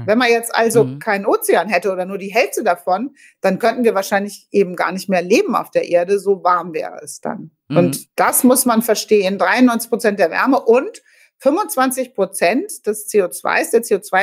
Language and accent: German; Hesse, Germany; Okay, ich bin in Hessen aufgewachsen